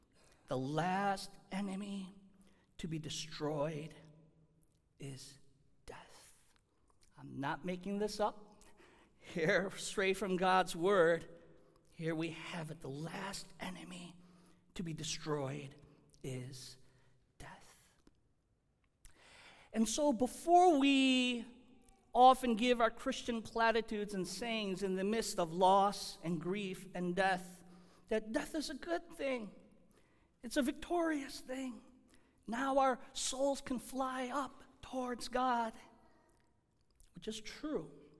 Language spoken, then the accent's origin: English; United States; born there; I remember as a 10-year-old child flying to South Korea for the very first time in my life. I was born here in the United States.